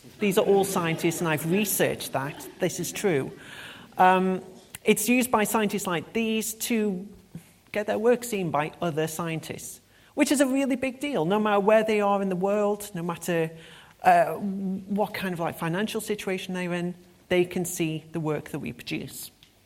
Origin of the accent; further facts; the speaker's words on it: United Kingdom; now in Berlin, Germany; I am actually British. I'm from here. But I'm also one of those British people who like really likes Europe.